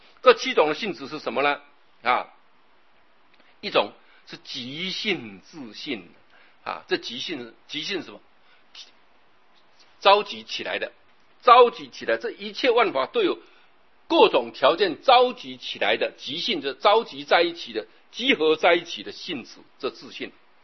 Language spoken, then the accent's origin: Chinese; Taiwan; born there; 我真的觉得我很幸福，我生在台湾，生在文明的世界